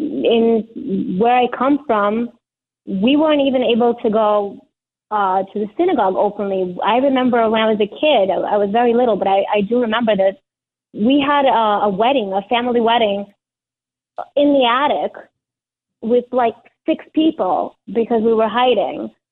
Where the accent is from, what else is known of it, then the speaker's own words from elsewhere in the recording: Ukraine; I'm an immigrant from Ukraine. I know we're going to talk about Ukraine, but I am an immigrant from Ukraine. I was born to a Jewish family.